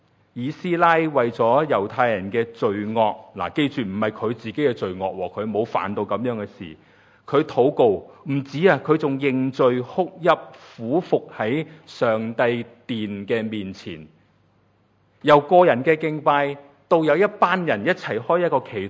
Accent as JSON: {"language": "Chinese", "country": "China", "said": "透过结亲，我们中国人都有这样的，中国历史都有这样的讲法的"}